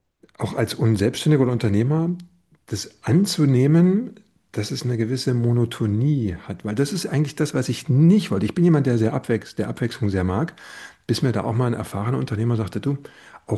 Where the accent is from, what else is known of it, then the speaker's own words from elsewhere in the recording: Germany; Ich bin ja noch so ein Kind der DDR